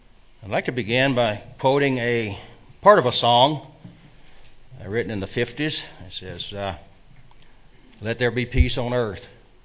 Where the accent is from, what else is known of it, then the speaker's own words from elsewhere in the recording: the South, United States; I am one of those, did he say humble or humble, people from the South.